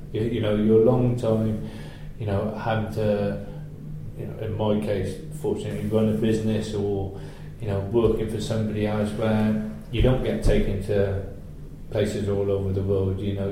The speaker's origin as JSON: {"language": "English", "town": "Gloucester", "region": "South West England", "country": "United Kingdom", "tie": "born or raised there", "said": "it goes back down to it's my hometown. You know, I'm a Gloucester boy through and through."}